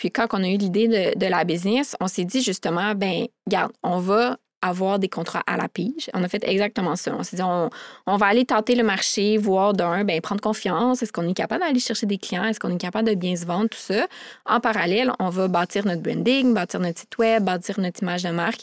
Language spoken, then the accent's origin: French; Sherbrooke, Quebec, Canada; now in Quebec City, Canada; Puis ben moi, je viens de Sherbrooke. Puis finalement, j'ai décidé de rester à Québec.